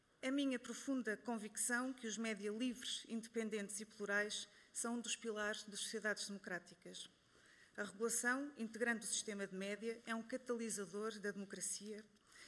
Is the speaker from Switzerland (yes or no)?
yes; Lausanne, Vaud, Switzerland; na Lausanne, de onde sou natural